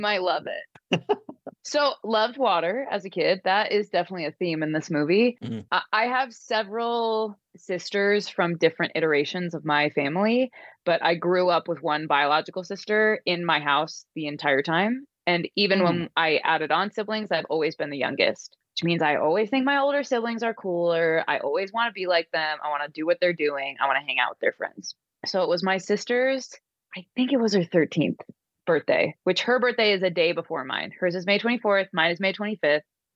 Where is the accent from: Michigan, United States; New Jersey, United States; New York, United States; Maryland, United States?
Maryland, United States; Chesapeake Beach; I grew up in Chesapeake Beach.